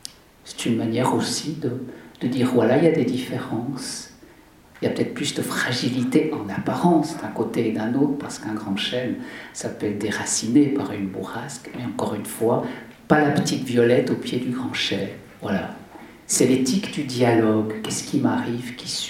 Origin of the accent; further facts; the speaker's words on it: Valais, Switzerland; petit Rhône chez nous en Valais, qui est tout petit, un endroit très beau